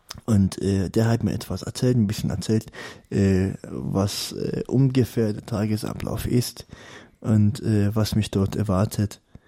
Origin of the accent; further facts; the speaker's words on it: Iran; Ich komme aus dem Iran, aus einem Land, in dem Menschen mit Religion massiv unterdrückt werden.